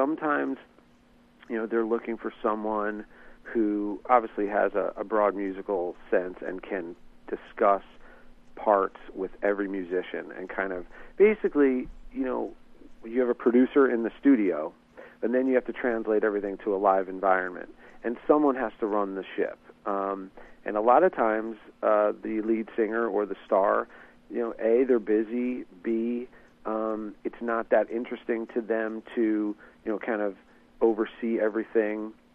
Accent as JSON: {"language": "English", "region": "New Jersey", "country": "United States", "tie": "born or raised there", "said": "growing up in South Jersey, you know, right across the bridge from Philly, you know … was a big thing at the time"}